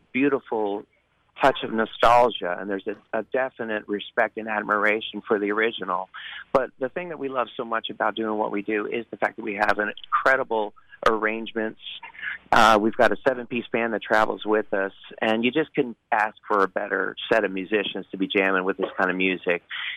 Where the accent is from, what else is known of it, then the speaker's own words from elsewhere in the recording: Delaware, United States; born there; also born or lived in New Jersey / Minnesota / Texas / Oklahoma; now in Oregon, United States; I live out here now. It's not where I'm originally from. My wife, grew up in Oregon. But I was born in Delaware, moved to New Jersey, Minnesota, Texas, Oklahoma, Pennsylvania, Virginia. Lived in New York for 25 years